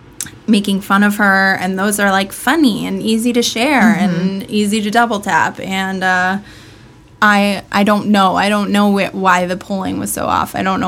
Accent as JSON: {"language": "English", "region": "New York", "country": "United States", "tie": "born or raised there", "said": "Because I grew up in New York"}